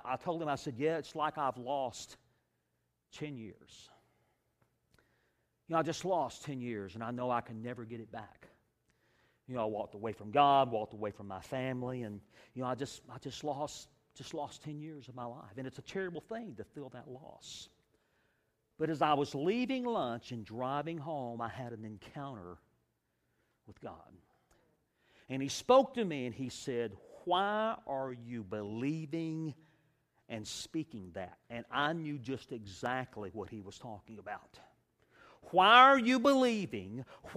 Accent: Greenville, South Carolina, United States; the other company was in Greenville, South Carolina. Wow. I mean, that's my hometown. I went to high school here. I grew up here.

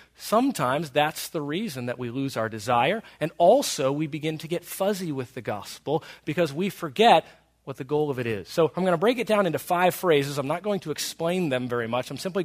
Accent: Maryville, Tennessee, United States; Now, I'm from Maryville, Tennessee.

